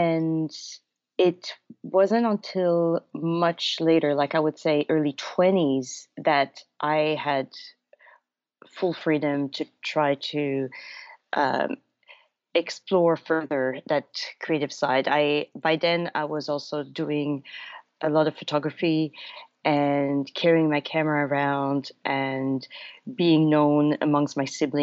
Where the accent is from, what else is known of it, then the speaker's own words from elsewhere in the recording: Canada; moved away as an adult; now in Australia; I grew up in Canada for up to my late 20s, and then when I went back to university to do a nursing degree in my late 20s, I decided to go